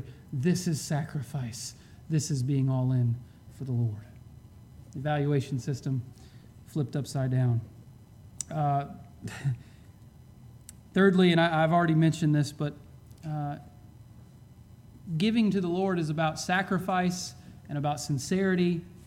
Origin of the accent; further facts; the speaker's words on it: Alaska, United States; I think about growing up in Alaska and all the big mountains that I saw